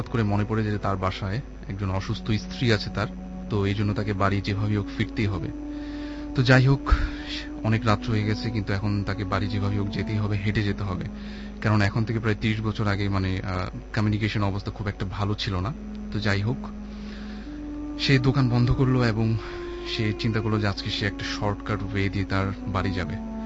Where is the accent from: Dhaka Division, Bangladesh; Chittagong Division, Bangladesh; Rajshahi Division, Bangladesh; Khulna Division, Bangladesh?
Dhaka Division, Bangladesh; Dhaka; পুরান ঢাকা থেকে এসেছি, আমি এসএসসি পড়ছি।